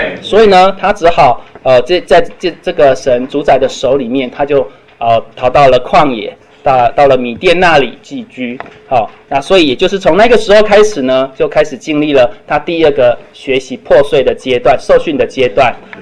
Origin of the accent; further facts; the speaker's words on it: Tainan, Taiwan; 人家是说台南是一个很传统的城市，应该我们台南人比较传统才对啊。